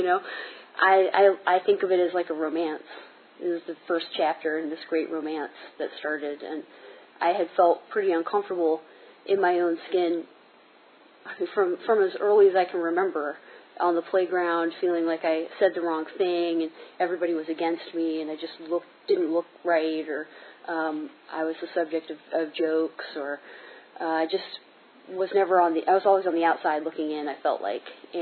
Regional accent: Arlington, Virginia, United States; I am from Arlington, Virginia, and I just drove about 85 miles per hour the last hour

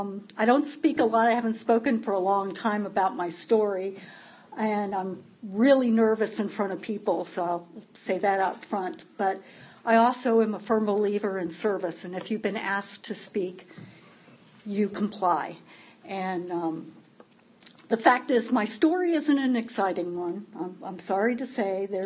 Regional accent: Lynn, Massachusetts, United States; born there; I was born in 1952 in Lynn, Massachusetts.

